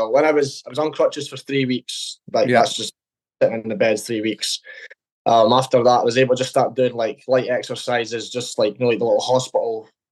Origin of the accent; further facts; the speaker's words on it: Dundee, Scotland, United Kingdom; Well, for me, I came from Dundee